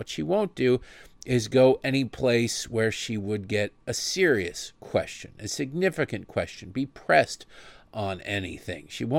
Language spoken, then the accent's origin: English; Michigan, United States; Democrat from my home state of Michigan